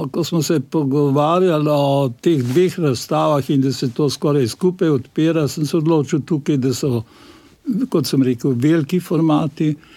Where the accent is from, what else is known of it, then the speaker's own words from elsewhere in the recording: Šentvid, Central Slovenia, Slovenia; born there; to je tako rekoč sosedna vas v Šentvidu včasih, moj rojstni kraj